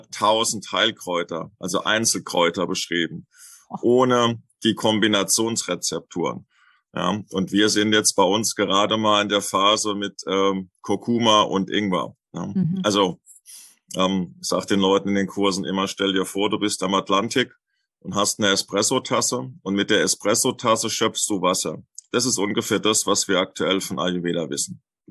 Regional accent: Lorsch, Hesse, Germany; Also ich bin ja aufgewachsen in Lorsch in Südhessen.

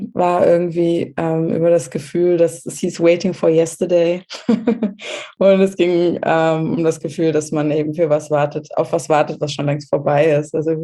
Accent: Germany; wo ich aufgewachsen bin in Deutschland

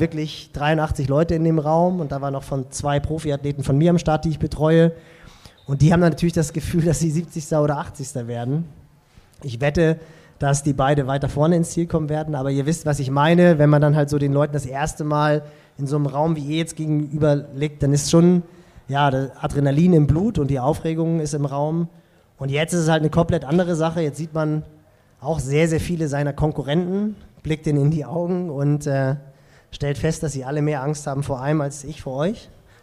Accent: Hamburg, Germany; Und das sage ich als Hamburger, das heißt schon was.

